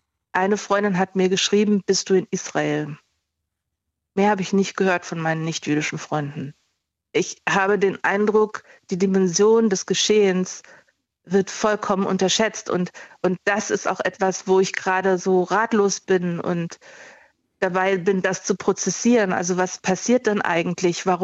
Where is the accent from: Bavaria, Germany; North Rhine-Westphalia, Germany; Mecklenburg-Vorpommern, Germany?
Bavaria, Germany; Munich; born there; Ich bin in München geboren.